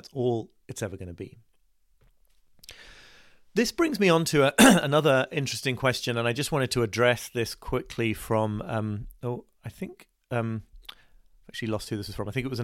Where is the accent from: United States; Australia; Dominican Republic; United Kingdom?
United Kingdom; So I am a man, but on the other hand, I'm British